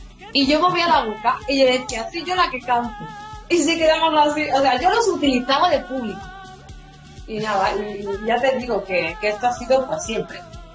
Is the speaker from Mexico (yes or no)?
no; Andalusia, Spain; si me encanta la Semana Santa como buena andaluza, ¿no?